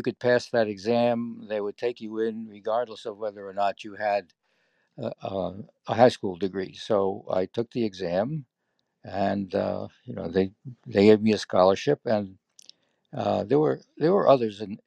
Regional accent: Brooklyn, New York, United States; That was Brooklyn.

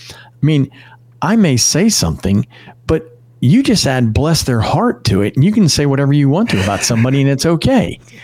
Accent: Northeast, United States; You know, growing up in the Northeast, you know, you pretty well knew anybody who was a Christian.

